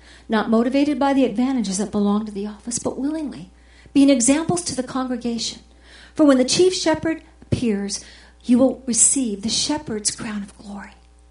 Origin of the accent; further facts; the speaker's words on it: California, United States; I grew up in the Owens Valley, and I had horses and cows and livestock, and I was a farm girl.